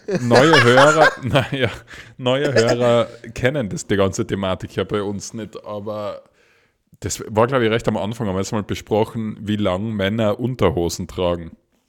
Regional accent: Austria; als Österreicher ist man ja für die so ein Freak

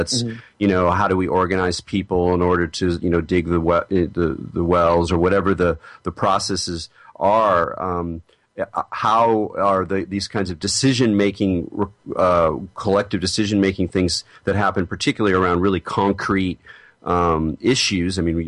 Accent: California, United States; these words are all very resonant for me because I'm a Californian

